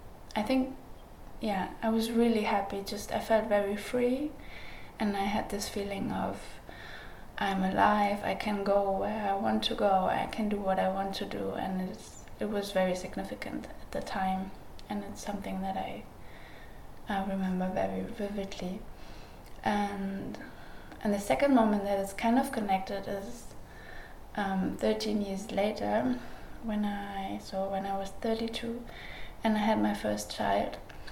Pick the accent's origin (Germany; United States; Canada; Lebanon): Germany; Bautzen, Saxony; English is a second language; moved away as an adult; now in Berlin, Germany; I moved to Berlin from Bautzen, from my hometown where I was born.